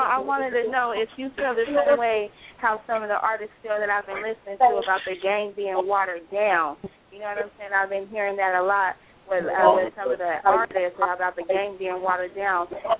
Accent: Sacramento, California, United States; I'm going to put Sac on blast because I love Sac. I'm representing Sac. I'm from Sac.

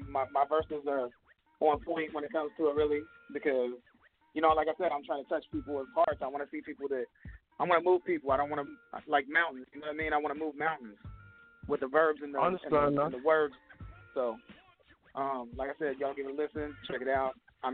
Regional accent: Ohio, United States; now in Clearwater, United States; Honestly, I'm from Ohio, down here in Florida, representing here in Clearwater, Florida.

